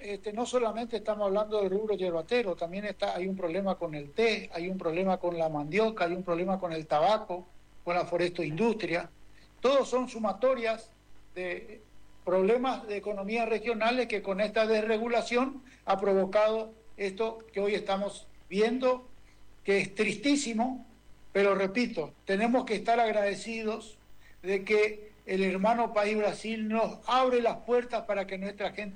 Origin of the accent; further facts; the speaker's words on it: Misiones, Argentina; mi pueblo y gran parte de la provincia de Misiones